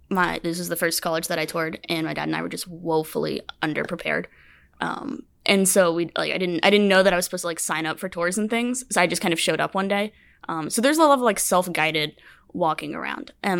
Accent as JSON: {"language": "English", "town": "Memphis", "region": "Tennessee", "country": "United States", "tie": "born or raised there", "said": "I grew up in Memphis, Tennessee."}